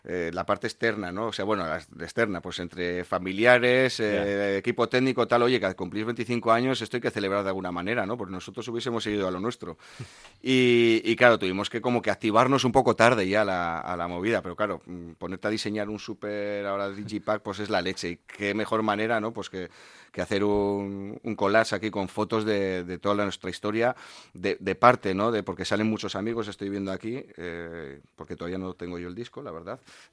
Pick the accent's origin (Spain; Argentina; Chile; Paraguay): Spain; Agurain, Basque Country; Somos cinco colegas de Agurain y estamos aquí en medio de Gran Bilbao aquí tocando